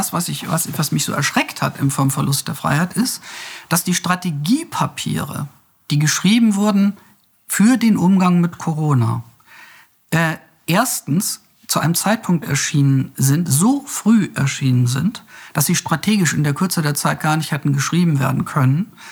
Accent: West Germany, Germany; Also ich bin im Westen aufgewachsen

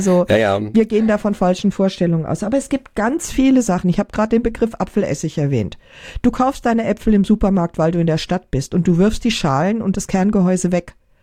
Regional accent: Linz, Upper Austria, Austria; Bei uns in Linz in Oberösterreich

